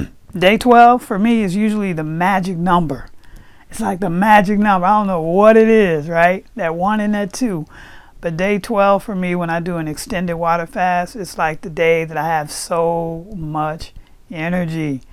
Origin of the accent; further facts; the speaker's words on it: the South, United States; now I was raised in the South, so Southern people eat damn near anything.